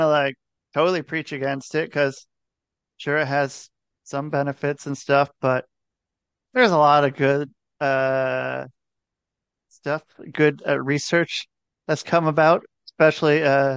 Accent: Portland, Oregon, United States; I'm from Portland, Oregon. It's like the most, I think it was like one of the most in the country, most like bars and breweries.

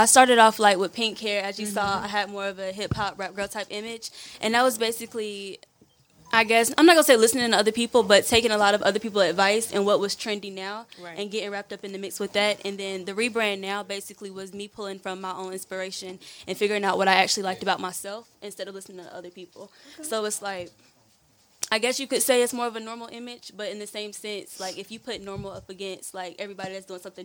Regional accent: Gastonia, North Carolina, United States; I'm from Gastonia, North Carolina, and I'm an artist.

